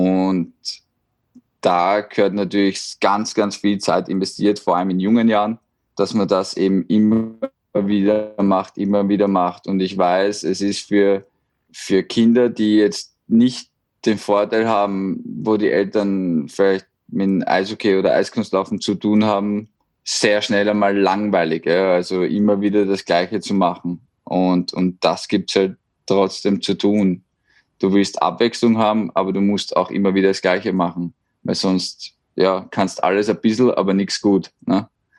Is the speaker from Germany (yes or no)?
no; Vienna, Austria; ich bin aus Wien